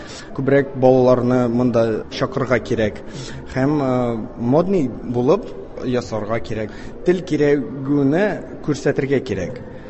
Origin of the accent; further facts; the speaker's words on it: Zainsk, Tatarstan, Russia; Мин Зәй районыдан, Зәй шәһәре. Анда яшь кешеләр татар телен белмиләр. Мин дә әз генә сөйләштем әби белән, әни белән.